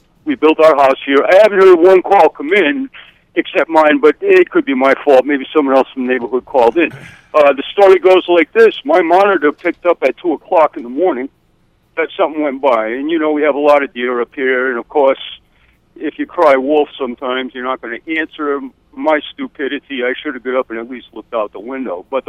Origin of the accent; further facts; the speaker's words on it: Connecticut, United States; And anyway, when it was announced that I was from Connecticut, these guys just kind of froze up and looked at me.